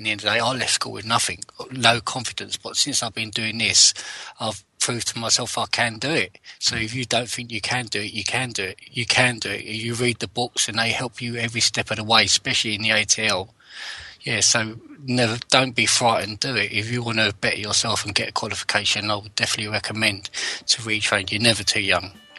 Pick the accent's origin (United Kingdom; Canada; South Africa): United Kingdom; London; I'm from London and I am on an electrical course.